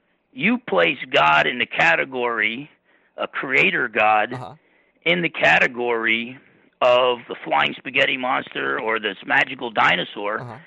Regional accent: New Jersey, United States; But whatever the case, you know, I'm from Jersey.

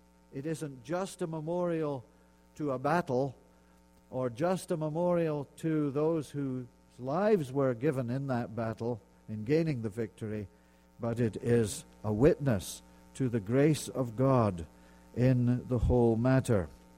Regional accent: Edinburgh, Scotland, United Kingdom; Now, the land of my birth is filled with such things. In fact, in my hometown in Edinburgh

